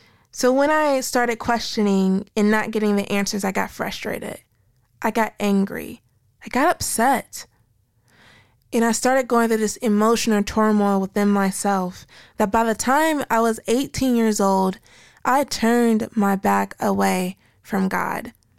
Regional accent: United States; moved away; I was raised in a religious household and went to Black churches back in my home country of America.

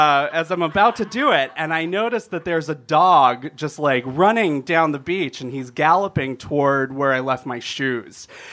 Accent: Massachusetts, United States; I grew up in Massachusetts, so she was like, I can't go to Boston because it's too scary.

